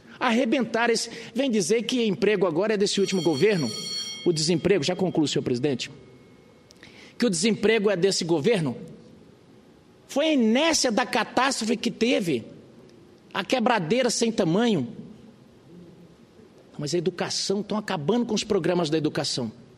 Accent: Rondonópolis, Mato Grosso, Brazil; os hospitais que estão lá em Mato Grosso, que estão lá na minha cidade, faltando tudo

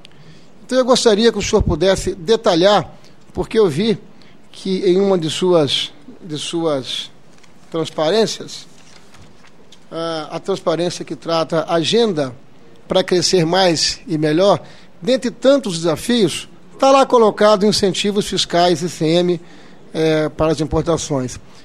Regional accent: Brazil; nenhum de nós, como brasileiro

